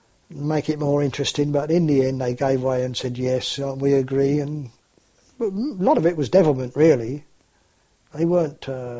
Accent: United Kingdom; And of course, being British, everybody was happy to see them

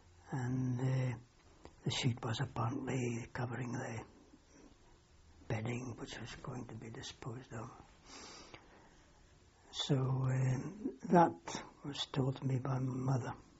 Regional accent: Findon, South East England, United Kingdom; born there; Yes, I was born in Findon on the 28th of October 1922.

